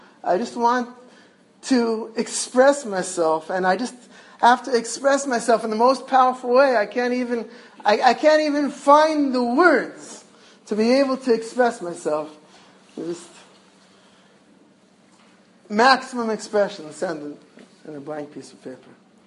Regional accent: Jaffa, Tel Aviv District, Israel; I'm from Yafo, and Ben Yehuda is almost opposite.

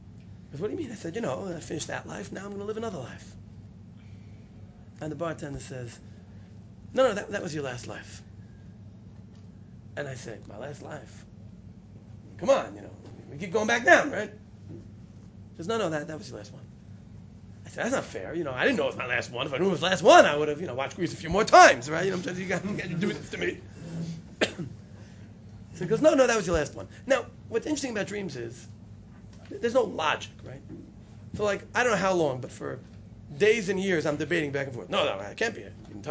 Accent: Brooklyn, New York, United States; Because it's true I grew up in Brooklyn.

